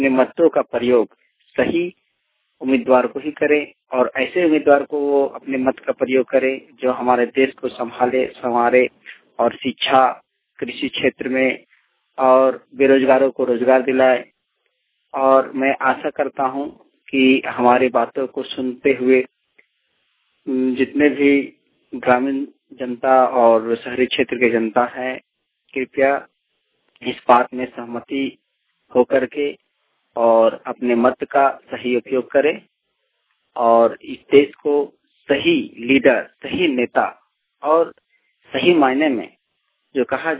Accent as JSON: {"language": "Hindi", "region": "Jharkhand", "country": "India", "said": "मैं ग्राम फूटा पोजदासू थाना कस्मा जिला बोकारो से हूँ, झारखंड का निवासी हूँ।"}